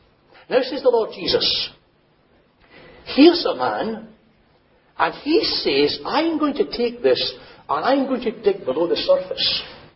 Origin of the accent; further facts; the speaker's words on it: Scotland, United Kingdom; when I was growing up in Scotland